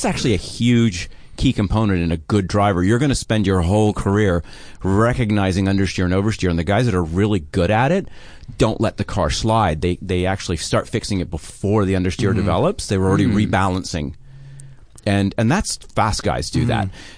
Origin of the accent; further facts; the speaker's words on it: Colorado, United States; Hey, not too much. And I'm from Colorado.